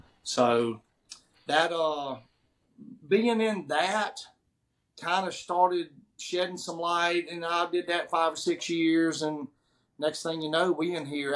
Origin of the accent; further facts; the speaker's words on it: Louisiana, United States; I have been in the outdoors since I was a little boy, especially growing up in Union Parish.